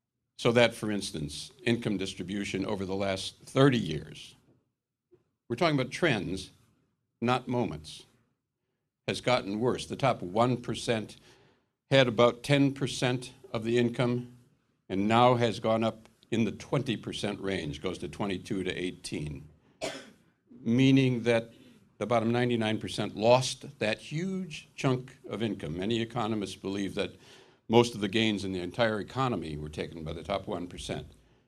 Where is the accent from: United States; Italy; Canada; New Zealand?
United States; Wisconsin; I come out of American liberalism. I'm a Wisconsin progressive. I'm from Wisconsin.